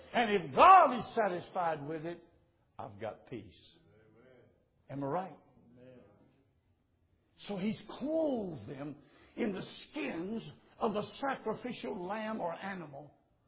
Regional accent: Louisiana, United States; but I'm from South Louisiana, and down there they grow a lot of figs.

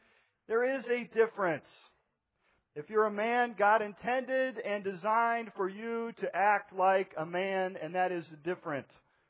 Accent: Danville, Illinois, United States; I grew up in Danville, Illinois.

